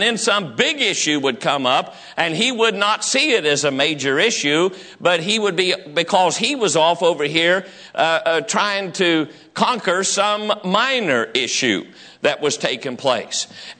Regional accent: West Virginia, United States; I know that it's pronounced grievance, but I'm from West Virginia and we pronounce it grievance.

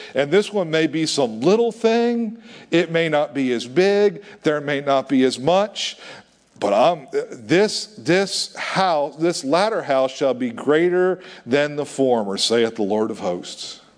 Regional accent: Finksburg, Maryland, United States; I grew up in Finksburg on Markley Road. We had a big, giant hill in our backyard.

